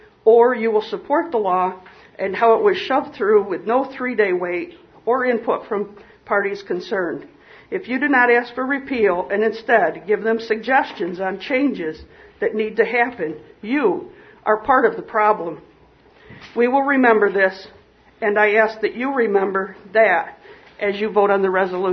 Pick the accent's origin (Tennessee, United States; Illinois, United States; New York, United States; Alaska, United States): New York, United States; Newfield; I'm from Newfield. I'd like to say I've lived there most of my life, and I'm probably a seventh or eighth generation Tompkins County resident.